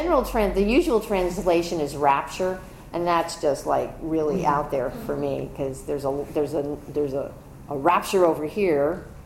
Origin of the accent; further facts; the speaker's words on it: New York, United States; accent: New York; I started telling the story with my New York accent